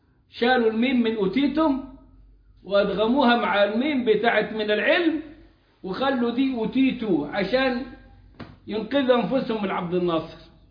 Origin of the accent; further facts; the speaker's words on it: Egypt; ما فيش دلوقتي الشرقية دي إلا المنطقة الشرقية في السعودية والشرقية اللي عندنا في مصر